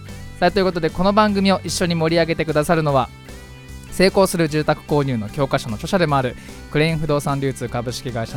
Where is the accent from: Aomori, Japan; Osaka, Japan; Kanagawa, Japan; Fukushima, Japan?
Kanagawa, Japan; Fujisawa; この番組は藤沢出身の俳優タレントとして活動する